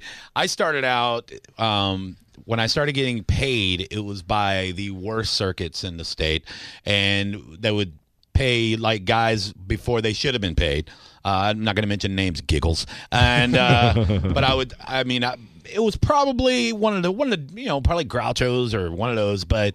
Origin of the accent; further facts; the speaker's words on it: Tampa, Florida, United States; because I grew up in Seminole Heights when it was still a little rougher of a neighborhood than it is. I went to Hillsborough High School.